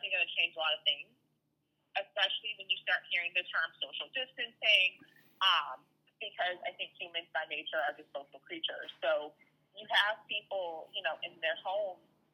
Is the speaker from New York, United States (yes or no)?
yes; New York, United States; Now, granted, I'm a New Yorker, so my family's all here